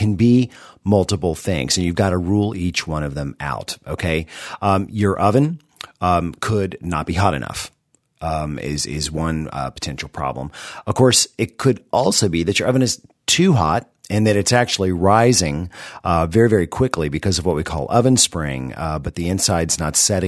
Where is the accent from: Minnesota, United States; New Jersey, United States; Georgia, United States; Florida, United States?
Georgia, United States; also born or lived in California; I'm from Georgia. Confession. I mean, I was born in California, but my mom and my dad were from Georgia, and they moved to California on their honeymoon, and they had me, and then they came back when I was like 8 years old.